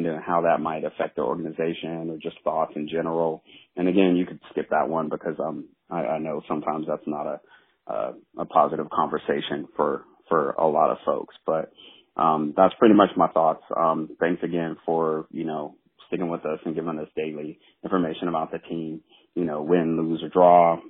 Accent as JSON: {"language": "English", "town": "San Diego", "region": "California", "country": "United States", "tie": "born or raised there", "lives_now": "Brooklyn, United States", "said": "from Brooklyn, born and raised in San Diego, but live here now."}